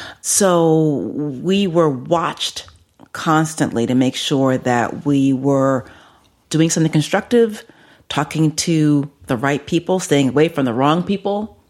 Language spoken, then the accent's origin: English; Bronx, New York, United States; I'm from the Bronx, yes.